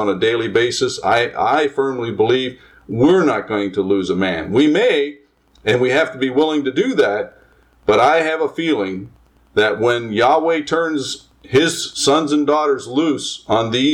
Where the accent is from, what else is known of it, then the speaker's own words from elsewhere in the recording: Northern US, United States; born there; also born or lived in Southern US; I have worked in the South quite a bit of my life. I was born in the North, but I've worked a lot of time in the South